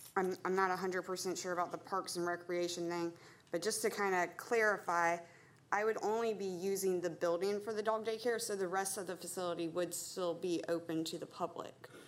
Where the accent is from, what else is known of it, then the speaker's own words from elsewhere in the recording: United States; I grew up on Manor Cove, which is in the same neighborhood.